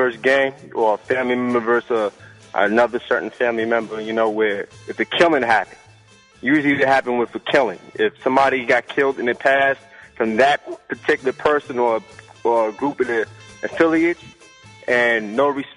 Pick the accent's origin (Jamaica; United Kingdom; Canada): Jamaica; now in Hempstead, United States; I'm from Jamaica. I've resided in Hempstead.